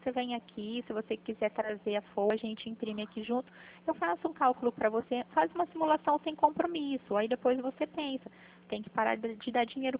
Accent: Pirassununga, São Paulo, Brazil; sim, eu sou aqui de Pirassununga mesmo

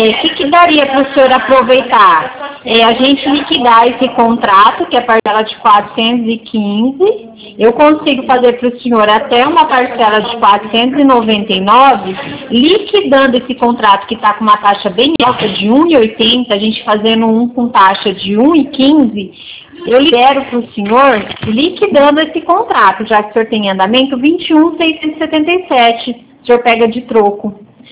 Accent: São Paulo, Brazil; nós somos do interior da região de Presidente Prudente.

